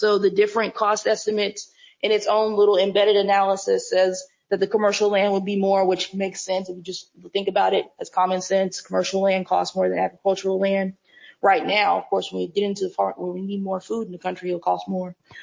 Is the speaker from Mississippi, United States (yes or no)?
no; Florida, United States; I grew up in Florida. They have them down there near Disney World and Kissimmee.